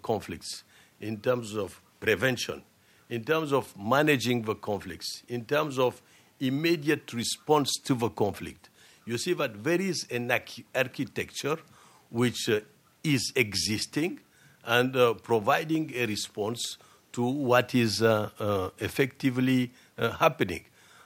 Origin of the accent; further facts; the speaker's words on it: Niger; because I'm from Niger, they hardly do infiltrate Niger.